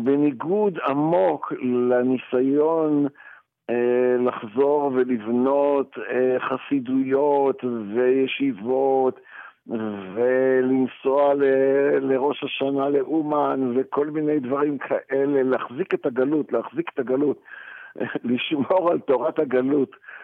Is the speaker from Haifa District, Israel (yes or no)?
yes; Haifa, Haifa District, Israel; התאהבתי ברב קוק בגיל 12. כנער צעיר בחיפה.